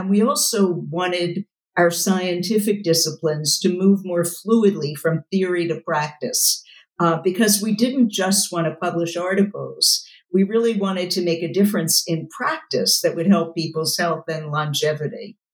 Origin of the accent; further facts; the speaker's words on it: Philadelphia, Pennsylvania, United States; So I had a wonderful family, a pretty middle class family growing up in West Philadelphia, actually quite close to the university I would come to lead